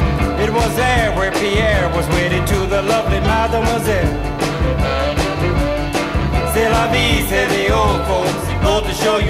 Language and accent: Italian; Brazil; Il Brasile torna sempre, per chi non lo sapesse. Io sono brasiliana